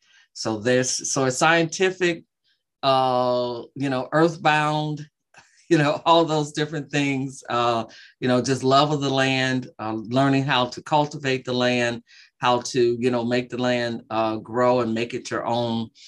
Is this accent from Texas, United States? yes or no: no; Michigan, United States; I grew up in Michigan. My ancestries, they came here to this country from Morocco.